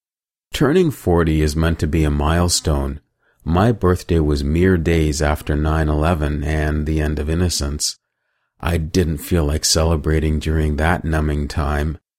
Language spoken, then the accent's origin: English; London, Ontario, Canada; I grew up in London, Ontario, where my parents gave me an excellent foundation.